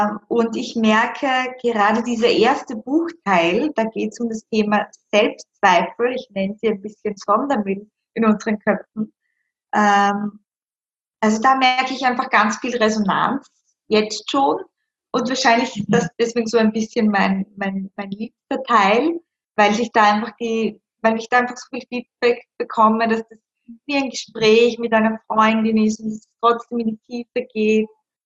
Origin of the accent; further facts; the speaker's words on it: Styria, Austria; Dann werde ich noch sein in der Steiermark. Da mache ich eine ganz besondere Lesung. Das ist ja quasi meine Heimat.